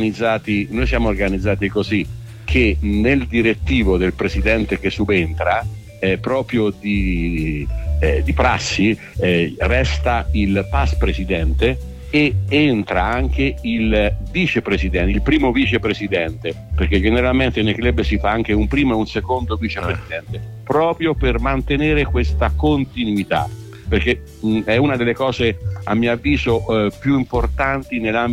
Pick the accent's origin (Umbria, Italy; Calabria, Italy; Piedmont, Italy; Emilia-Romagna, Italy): Umbria, Italy; Fossato di Vico; Io sono originario di Purello di Fossato di Vico.